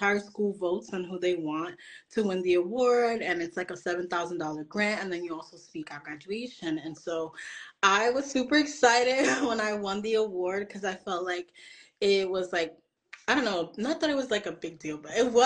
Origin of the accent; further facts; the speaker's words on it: New York City, New York, United States; I'm currently 23 years old now. I'm from the Bronx, New York.